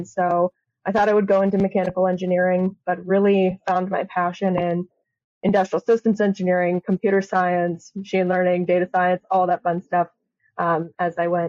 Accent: Elyria, Ohio, United States; now in Columbus, United States; Yeah, so I'm from Elyria, Ohio, which is up near the lake. It is west of Cleveland. And I moved to Columbus to go to the Ohio State University, right?

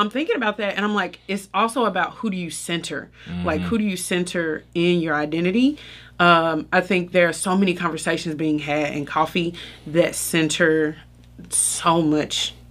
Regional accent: Memphis, Tennessee, United States; That shouldn't be our claim to fame as a city. Like, it's so much more here.

